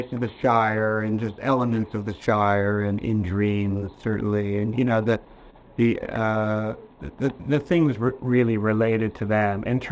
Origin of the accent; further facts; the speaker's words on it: Toronto, Ontario, Canada; And I grew up in Canada, in Toronto, and I had toured a lot through Canada.